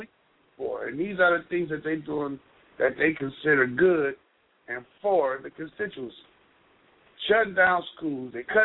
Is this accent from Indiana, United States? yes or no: no; Cleveland, Ohio, United States; We're here from Cleveland, Ohio.